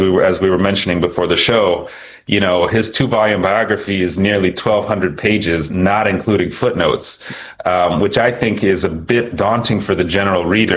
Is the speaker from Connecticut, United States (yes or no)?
yes; Manchester, Connecticut, United States; So I was born in Manchester, Connecticut, to a white American mother and a black Kenyan father.